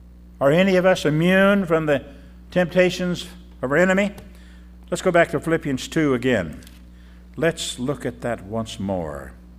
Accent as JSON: {"language": "English", "region": "Iowa", "country": "United States", "tie": "born or raised there", "said": "I grew up in Iowa on a farm. We had no servants."}